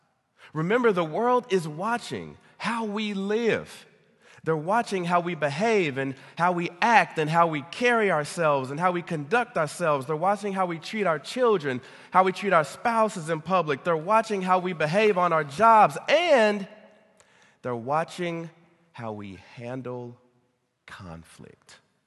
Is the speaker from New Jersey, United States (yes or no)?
no; Texas, United States; when I was growing up in Texas